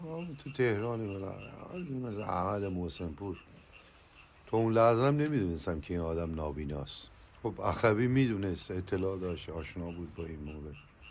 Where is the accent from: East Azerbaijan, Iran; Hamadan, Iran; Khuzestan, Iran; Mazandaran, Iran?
Mazandaran, Iran; این که من خودم یه مازندرانیم افتخار کردم